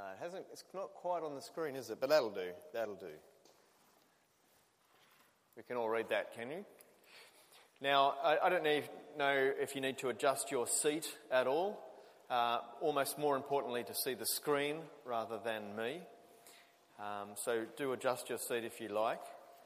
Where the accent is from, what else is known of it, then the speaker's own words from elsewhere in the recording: Sydney, New South Wales, Australia; I grew up in Sydney, Australia. And it was compulsory in Sydney, Australia, when I was growing up, to have religious education in one lesson a week in high school and in primary school.